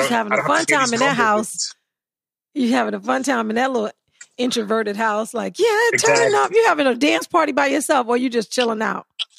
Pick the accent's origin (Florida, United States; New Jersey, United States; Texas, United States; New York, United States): New York, United States; East New York; I just started like rocking out the … because I'm from East New York.